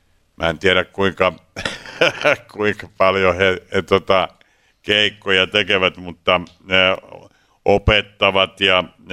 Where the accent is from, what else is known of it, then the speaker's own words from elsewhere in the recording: Rauma, Satakunta, Finland; Pilsnerial Raumalla mun kotikaupungissa